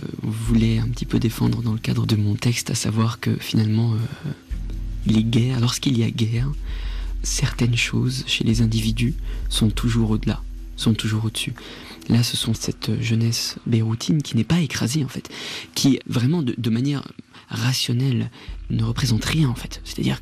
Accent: France; Je suis moi-même en fait France. Enfin, je suis né en France. J'ai fait toute ma scolarité en France.

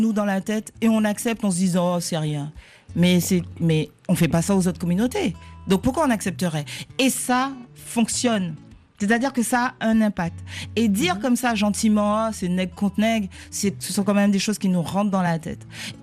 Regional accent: Antilles, France; Chez nous, aux Antilles, on a une expression comme ça.

